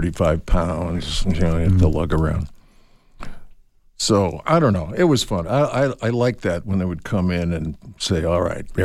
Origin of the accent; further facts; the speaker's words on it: Phoenix, Arizona, United States; I grew up in Phoenix watching the Wallace and Ladmo children's show.